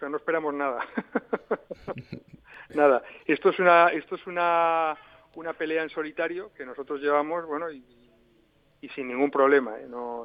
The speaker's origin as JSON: {"language": "Spanish", "region": "Valencian Community", "country": "Spain", "said": "yo si me pusiera en los zapatos del jugador valenciano, como valenciano que soy"}